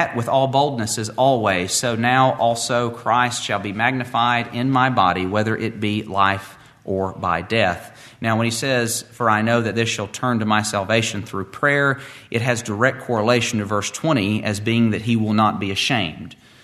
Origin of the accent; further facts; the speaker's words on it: the South, United States; I don't know if it's growing up in the South or growing up with a dad like I had, but stuff like this just makes my blood boil.